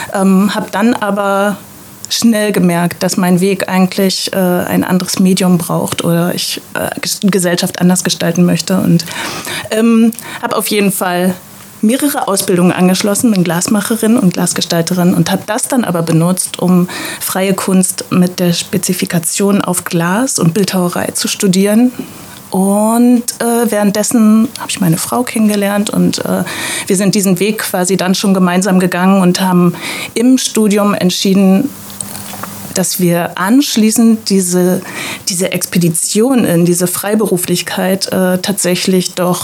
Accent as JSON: {"language": "German", "region": "Mecklenburg-Vorpommern", "country": "Germany", "tie": "born or raised there", "said": "Na klar, also ich bin gebürtige Mecklenburgerin, also hier geboren, in Neubrandenburg tatsächlich, aber aufgewachsen in einem kleinen Dorf in der Nähe."}